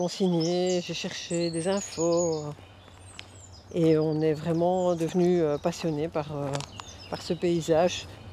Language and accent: French; Charleroi, Wallonia, Belgium; Nous, en tant que Carolo, on avait envie de voir notre vie d'autrement.